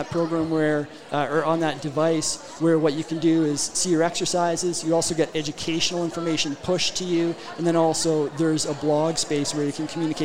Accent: Toronto, Ontario, Canada; now in Denver, United States; Yeah, I'm actually just from Canada, just outside of Toronto, but now living here in Denver.

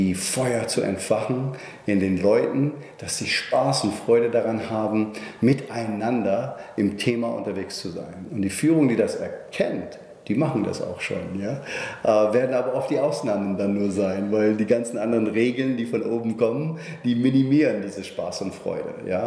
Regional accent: United States; German is a second language; Auch im Land der unendlichen Möglichkeiten, wo ich herkomme, in den Vereinigten Staaten von Amerika, sind es nur 29%.

